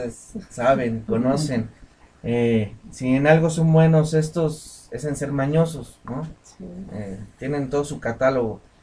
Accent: Nicolás Romero, State of Mexico, Mexico; les platico un caso de donde soy, Nicolás Romero

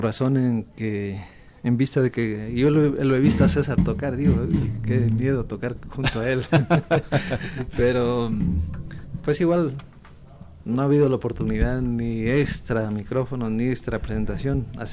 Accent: Loja, Ecuador; Yo estudié en Loja, soy de Loja

